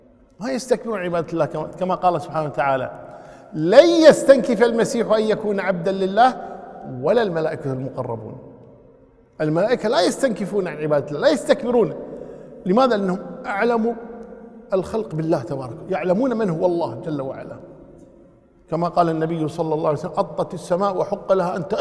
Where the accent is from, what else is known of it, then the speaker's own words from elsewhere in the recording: Kuwait; في كثير من المناطق عندنا في الكويت الآن يخطب الجمعة قبل الوقت بعشر دقائق